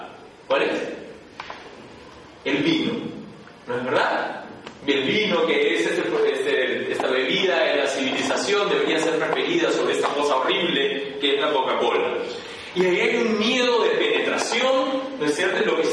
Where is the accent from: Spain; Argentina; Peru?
Peru; Yo te digo, bueno, soy acá, soy peruano, qué sé yo.